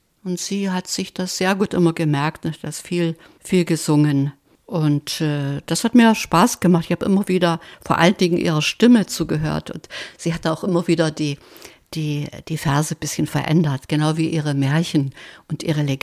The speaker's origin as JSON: {"language": "German", "town": "Zerner", "region": "Saxony", "country": "Germany", "tie": "born or raised there", "said": "In der Lausitz, also das ist bei Kamenz, Zerner Rosenthal, also ich bin in Zerner geboren, Rosenthal ist gleich in der Nähe. Und die ersten Lebensjahre habe ich, bis ich ungefähr 5 war, haben meine Eltern in Zerner gewohnt. Hinterher zogen sie dann nach Schönau, Kunewitz."}